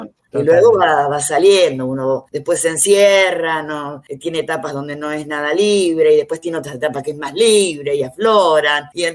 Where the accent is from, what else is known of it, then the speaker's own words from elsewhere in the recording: Santa Rosa, La Pampa, Argentina; yo me crié en una ciudad en Santa Rosa, en la provincia de La Pampa, donde no había televisión ni radios, solo había Radio Nacional.